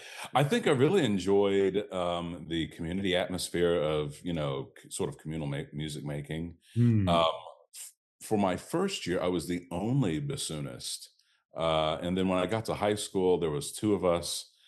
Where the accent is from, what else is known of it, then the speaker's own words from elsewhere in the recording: Virginia, United States; I'm from Virginia originally. I wanted to go to King's Dominion, which was the somewhat local theme park